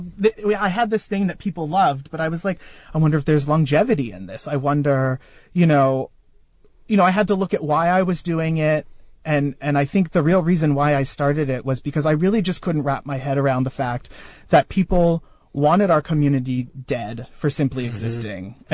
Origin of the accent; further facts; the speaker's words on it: San Francisco, California, United States; also born or lived in New Jersey; I grew up in San Francisco and then we moved to New Jersey and it was a very rural area